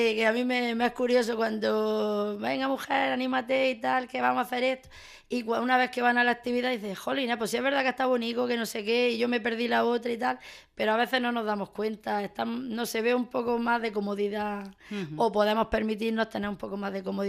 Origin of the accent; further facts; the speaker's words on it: Las Norias, Andalusia, Spain; Mi madre es de las Norias y yo me crié en las Norias, uh-huh, y sigo en las Norias. Y bueno, mi padre es de Granada, pero que bueno, mi padre prácticamente está toda la vida en las Norias también.